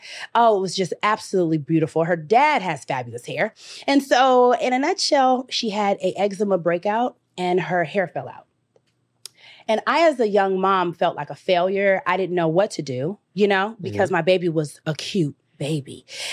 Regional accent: Los Angeles, California, United States; Born and raised in California, Los Angeles, California, Hollywood, West Hollywood, Beverly Hills. That was my spot.

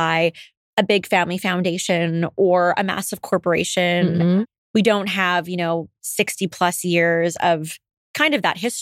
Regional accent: Surrey, British Columbia, Canada; Could say yes, technically born and raised in Surrey, BC.

